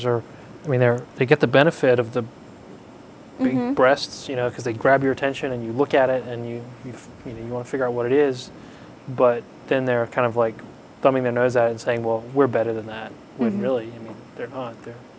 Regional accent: United States; But then I'm an American.

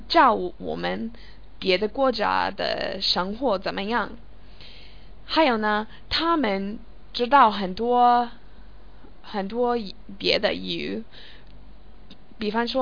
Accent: United States; Chinese is a second language; 不过我是美国人，我不是香港人，不过我在香港很想工作，

